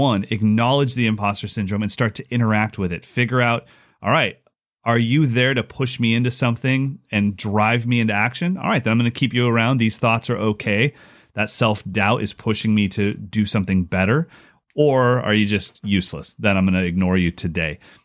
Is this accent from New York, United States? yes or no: no; California, United States; Just want to give you a heads up. I'm a Californian Caucasian who's never been to Brazil.